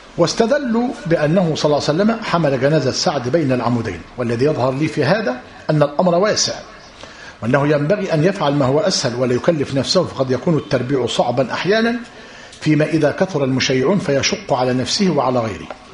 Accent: Najd, Saudi Arabia; وعندنا في نجد لا يخصصون مصلى الجنائز بل الجنائز يؤتى بها إلى المساجد،

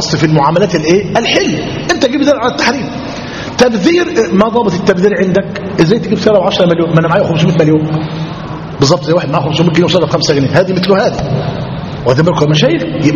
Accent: Egypt; أهلنا في مصرنا

